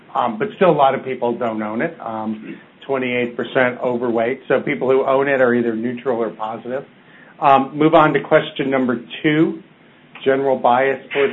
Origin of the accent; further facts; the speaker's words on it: Chicago, Illinois, United States; I'm from Chicago.